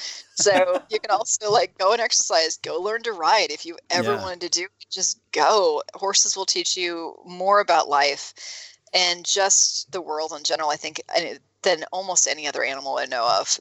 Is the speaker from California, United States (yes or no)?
yes; California, United States; This is so foreign to me because, you know, I'm from California. We have sun here.